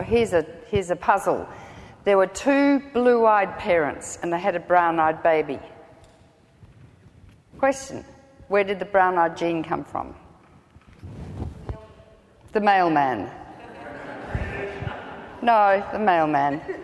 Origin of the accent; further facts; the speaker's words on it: Australia; and in Australia, which is where I live, hence my accent